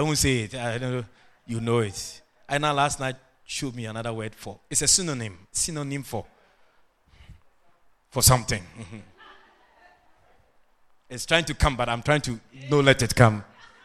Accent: Ghana; Because again, in the circles I grew up in Ghana, in our churches, when you get pregnant in the church, you are cast out.

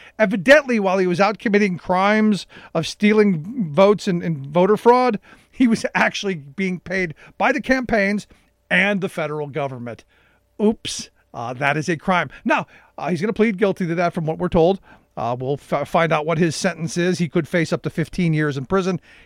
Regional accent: Cleveland, Ohio, United States; I was born and raised in Cleveland. When I was there, it was a solidly Democratic state.

